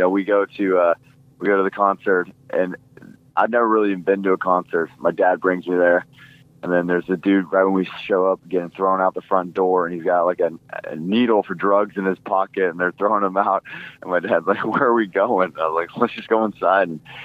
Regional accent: Washington, United States; because I grew up in Washington my whole life, but when I first moved back to Seattle

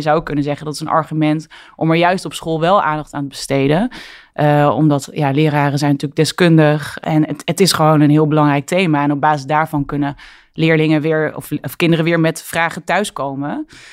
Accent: Zeeland, Netherlands; Toen ben ik opgegroeid in Zeeland.

